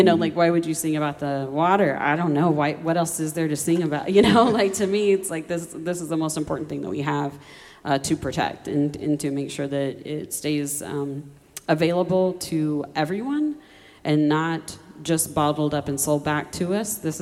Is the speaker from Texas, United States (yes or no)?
no; Oklahoma, United States; Well, yeah, I grew up in Oklahoma. I grew up in a family that was both Citizen Potawatomi